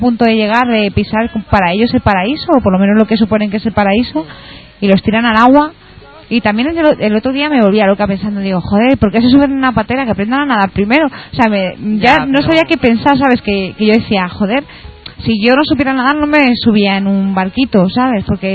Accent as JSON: {"language": "Spanish", "country": "Morocco", "said": "yo soy marroquí, le digo"}